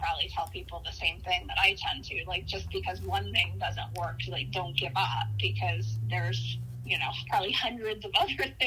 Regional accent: Idaho, United States; I grew up in Idaho. The only yoga I had ever seen was yoga in a gym.

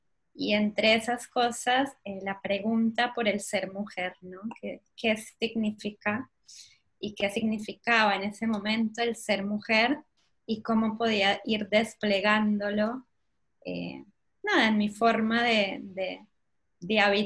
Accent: Colombia; now in Argentina; tengo 30 años, soy colombiana, si se nota por la tonada. Llevo 12 años acá en Argentina

